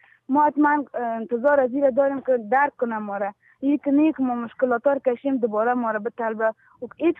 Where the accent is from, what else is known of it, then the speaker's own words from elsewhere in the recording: Kabul, Afghanistan; 27 ساله هستم که از کابل پناهندگی دیگه در کشور آلمان دیگه میخوایم که اینجا باشم.